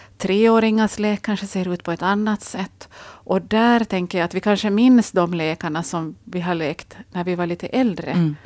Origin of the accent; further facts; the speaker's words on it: Kristinestad, Ostrobothnia, Finland; also born or lived in Sweden; För jag tänker ändå att Vasa är min egen stad, även om jag är från Kristinestad.